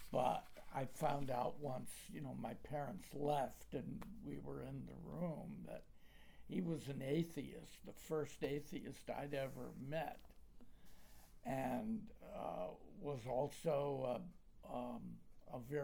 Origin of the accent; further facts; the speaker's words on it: Waterbury, Connecticut, United States; Well, I was born and brought up in Waterbury, Connecticut.